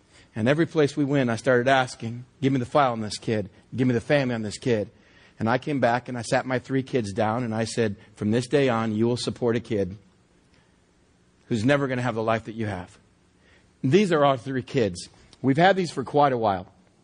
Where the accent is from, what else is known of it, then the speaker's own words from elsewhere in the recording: California, United States; "Michigan? I'm from California." I said, "Michigan's a long way."